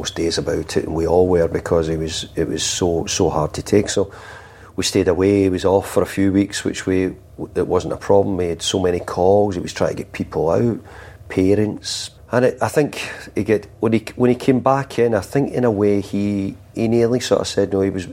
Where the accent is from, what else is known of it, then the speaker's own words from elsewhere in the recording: Scotland, United Kingdom; if something happened up to you in Scotland, you know, we're both from Scotland, you know.